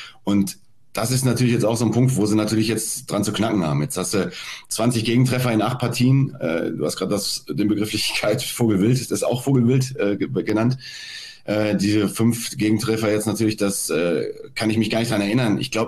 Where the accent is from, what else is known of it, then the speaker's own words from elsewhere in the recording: Dortmund, North Rhine-Westphalia, Germany; bin ja gebürtiger Dortmunder